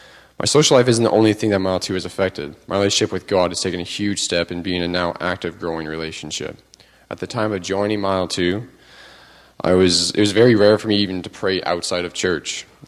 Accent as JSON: {"language": "English", "town": "Gibbons", "region": "Alberta", "country": "Canada", "said": "As you can see, I'm tall. I don't play basketball, in case anyone's wondering. I come from Gibbons, Alberta, a small town of 3,000 people."}